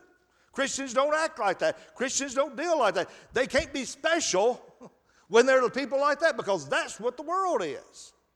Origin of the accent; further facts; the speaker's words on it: Athens, Alabama, United States; And we'll say, well, we're from Alabama. And they'll say, well, I thought so. I could tell by your accent. You know, well, that's okay. I'm proud of Alabama. And they'll say, where at? And I'll say, Athens.